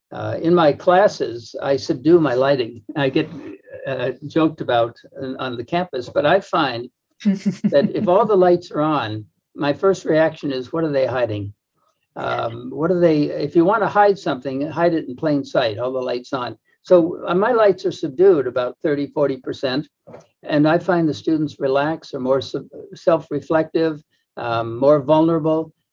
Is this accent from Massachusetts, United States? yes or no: yes; Massachusetts, United States; I came from Massachusetts, and the days end soon, early, and the autumnal darkness in which Hawthorne did his best writing.